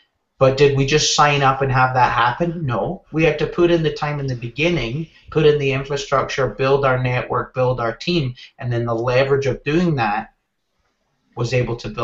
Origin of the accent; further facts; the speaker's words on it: Scotland, United Kingdom; Well, luckily, I'm Scottish, so I'm thick-skinned.